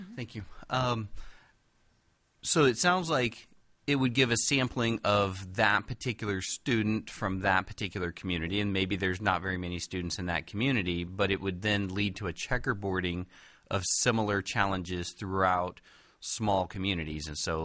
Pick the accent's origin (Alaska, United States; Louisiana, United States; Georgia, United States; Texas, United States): Alaska, United States; But yes, I am from the Kenai.